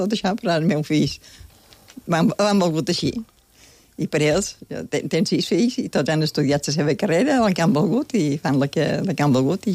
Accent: Manacor, Balearic Islands, Spain; Jo som de Manacor

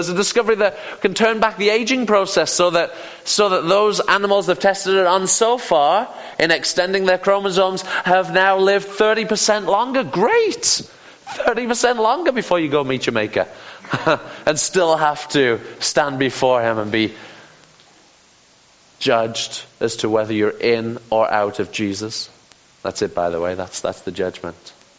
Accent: United Kingdom; I don't do this because I'm British.

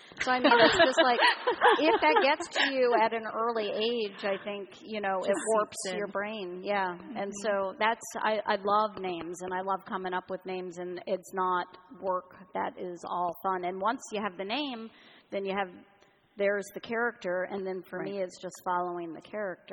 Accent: Southern United States, United States; I grew up in the South and that there are a lot of strange names down there.

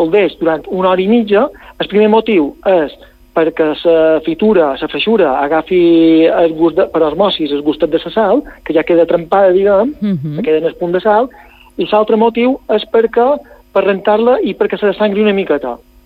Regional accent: Balearic Islands, Spain; Jo, jo som molt fan, tal i va, de les nostres tradicions. Som el mallorquí número 1.

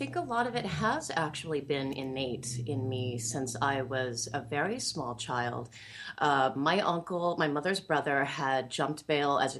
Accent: Lincoln City, Oregon, United States; There is a tribe called the Siletz that is in my hometown of Lincoln City that I had very close contact with during those formative years as well.

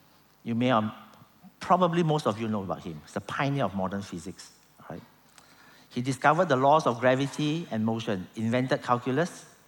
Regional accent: Malacca, Malaysia; since I'm from Malacca, I get a chance to go to the oldest temple in Malaysia, right?

